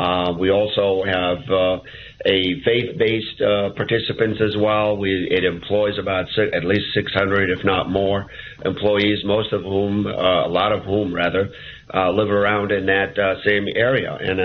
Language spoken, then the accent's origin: English; Chicago, Illinois, United States; came back to Chicago, my hometown, where my family and church and all the relatives mostly were here